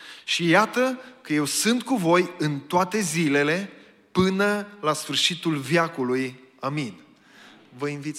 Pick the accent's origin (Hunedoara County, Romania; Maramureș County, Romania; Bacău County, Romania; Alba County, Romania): Hunedoara County, Romania; Petroșani; now in Medgidia, Romania; vin din Petroșani, dar m-am mutat în Megidia, în Dobrogea, de 24 de ani.